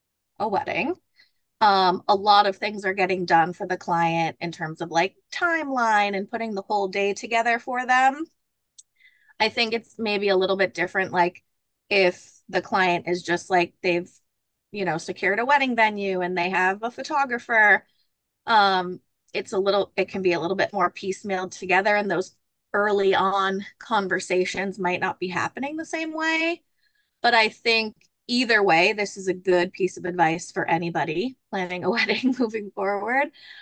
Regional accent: Ipswich, Massachusetts, United States; So I'm born and raised in Ipswich, Mass.

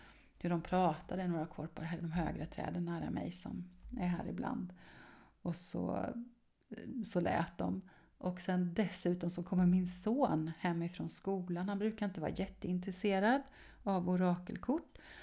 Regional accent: Sweden; Men jag är ju svensk och jag har kurser på svenska också.

